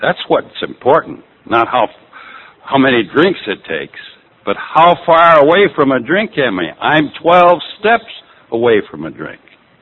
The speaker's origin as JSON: {"language": "English", "town": "Carmel", "region": "California", "country": "United States", "said": "I come from Carmel, the land of the newlyweds and the nearly deads, where people with power steering have trouble getting around corners."}